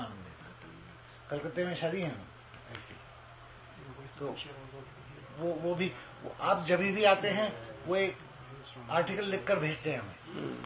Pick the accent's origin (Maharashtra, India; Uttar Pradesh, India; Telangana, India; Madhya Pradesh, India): Telangana, India; Hyderabad; मैं ओरिजिनली मैं हूँ हैदराबाद से। हैदराबाद से बहुत साल पैदा हुआ हैदराबाद में, बड़ा हुआ हैदराबाद, पढ़ाई सब हैदराबाद में